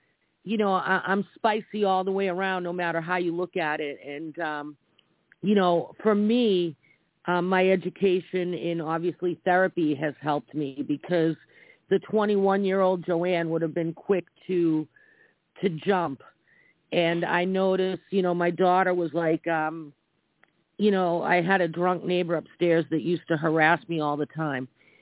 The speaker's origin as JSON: {"language": "English", "region": "New York", "country": "United States", "also_born_or_lived": "Boston", "said": "Because I'm from New York and Boston, and you know, I'm Italian."}